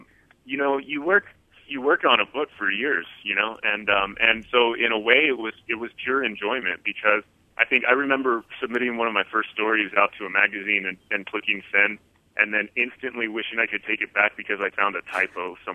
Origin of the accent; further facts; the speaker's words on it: Paramount, California, United States; I was raised in Paramount. I'm proud of where I'm from. I loved it. Right. And it bordered the LA River along with Compton.